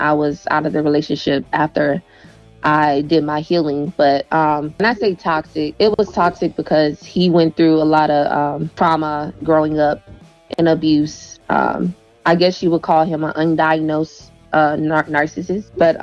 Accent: Queens, New York, United States; What's up, y'all? … I'm from New York, Queens, where the Queens come from.

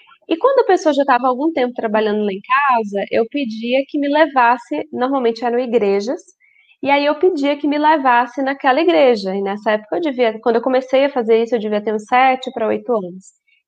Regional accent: Salvador, Bahia, Brazil; moved away as an adult; now in São Gonçalo, Brazil; Já tem um tempinho que eu tô fora da minha terra, que eu tô fora da Bahia, já tem 10 anos, desde que eu casei. E eu sinto bastante saudade, inclusive, me tornei espírita aos 14 anos, lá em Salvador.

